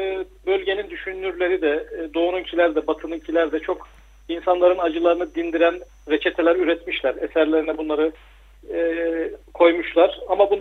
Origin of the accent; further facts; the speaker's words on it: Adana, Turkey; İki çocuğumuz var. Adanlıyım.